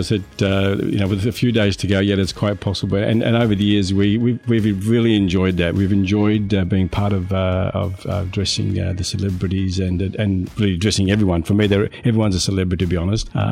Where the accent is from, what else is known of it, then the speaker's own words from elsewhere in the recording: Tatura, Victoria, Australia; also born or lived in Melbourne; I come from originally from Tatura, which is a town in the Golden Valley, and I came to Melbourne when I was about 16.